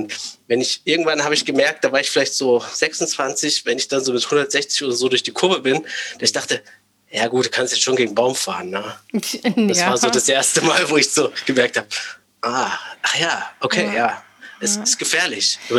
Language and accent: German; Thuringia, Germany; also ich bin auf dem Dorf groß geworden in Thüringen.